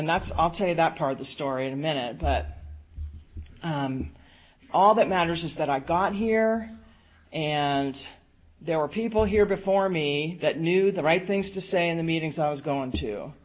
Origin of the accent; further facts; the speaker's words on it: East Coast, United States; I grew up on the East Coast in a small little town that was 1 mile square.